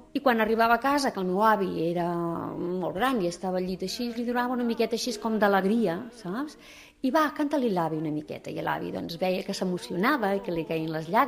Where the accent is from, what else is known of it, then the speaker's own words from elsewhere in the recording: El Masnou, Catalonia, Spain; soc del Masnou, tinc 63 anys.